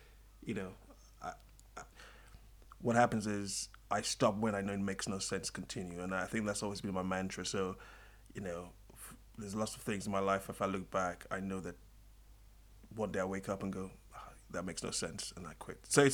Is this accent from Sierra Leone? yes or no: yes; Sierra Leone; I grew up partly in Sierra Leone and partly here.